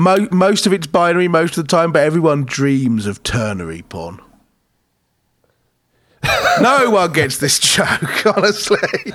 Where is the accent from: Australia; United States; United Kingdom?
United Kingdom; England; Because I'm English